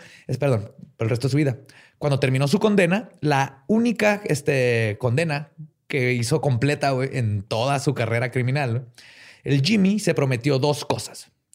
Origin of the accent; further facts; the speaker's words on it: Mexico; Somos mexicanos, güey.